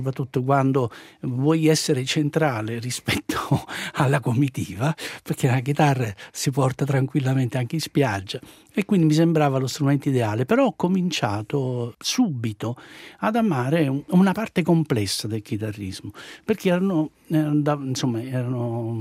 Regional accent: Naples, Campania, Italy; io sono napoletano

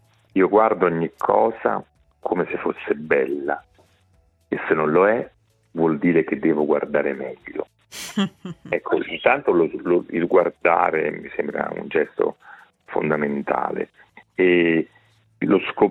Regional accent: Bisaccia, Campania, Italy; Il mio paese si chiama Bisaccia, è in Campania, in provincia di Avellino, nel sud d'Italia.

